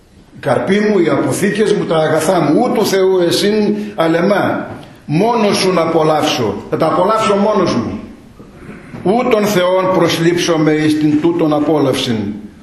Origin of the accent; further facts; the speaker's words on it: Eastern Macedonia and Thrace, Greece; Ακόμη και στο χωριό που μεγάλωσα εγώ στη Θράκη